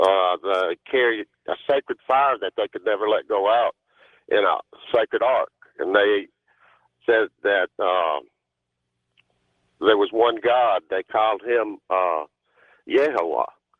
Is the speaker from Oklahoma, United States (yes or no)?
no; Jackson, Mississippi, United States; I'm from Jackson, Mississippi.